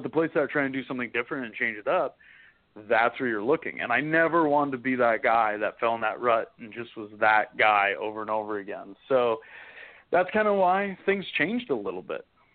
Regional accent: Minnesota, United States; growing up in Minnesota and then also living in Robbinsdale

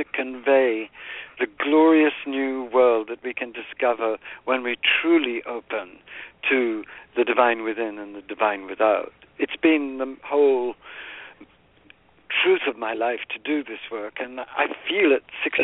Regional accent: India; born there; I was born in India, so very early on I was saturated with a living, passionate, wild, holy, gorgeous, aromatic spiritual culture.

